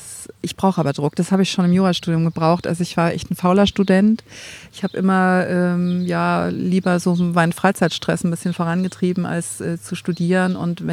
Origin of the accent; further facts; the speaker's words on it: Schleswig-Holstein, Germany; Ich komme aus der Haseldorfer Marsch